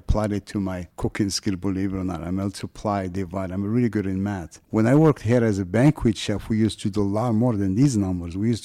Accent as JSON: {"language": "English", "country": "Morocco", "accent": "French", "said": "if you have the little French accent, even though I'm from Morocco."}